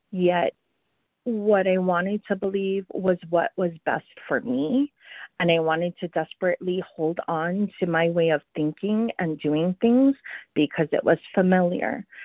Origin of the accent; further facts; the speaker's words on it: California, United States; I'm from California.